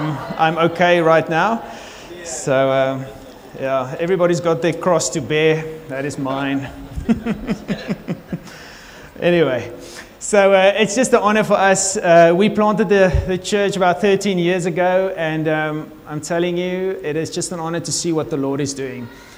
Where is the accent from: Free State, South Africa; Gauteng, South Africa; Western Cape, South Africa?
Western Cape, South Africa; Tulbagh; I grew up in the Boland. Okay … you know where Tolbach is? I grew up in Tolbach.